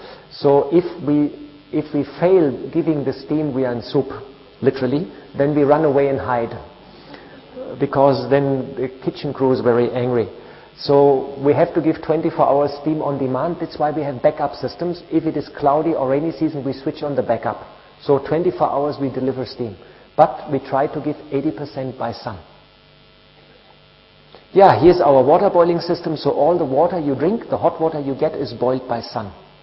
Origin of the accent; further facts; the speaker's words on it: Germany; English is a second language; moved away as an adult; now in India; Because I came from Germany, and I was a very straight person, and a yes was a yes and a no was a no.